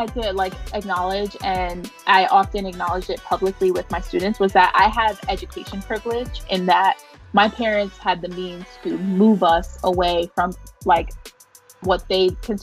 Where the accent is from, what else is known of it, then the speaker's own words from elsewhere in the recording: New York City, New York, United States; So one of my many hats is that I'm from Uptown Manhattan, and, you know, I only spent a short amount of time, like, living there physically